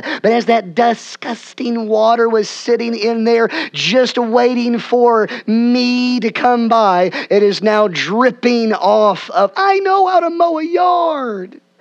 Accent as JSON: {"language": "English", "region": "Illinois", "country": "United States", "said": "I'm from Central Illinois. I was taught how to mow a yard when I was little."}